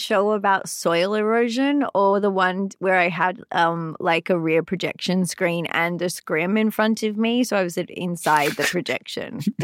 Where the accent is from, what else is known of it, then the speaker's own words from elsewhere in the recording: Australia; now in United States; I'm from Australia.